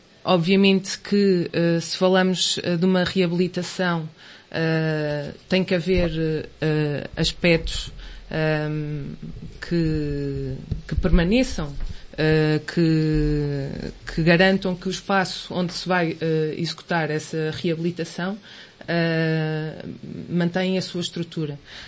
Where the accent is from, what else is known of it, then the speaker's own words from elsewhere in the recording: Aveiro, Portugal; todas aquelas que crescemos em Aveiro e brincámos no Rocio e utilizámos todo o espaço verde. É uma zona que faz parte do que significa ser aveirense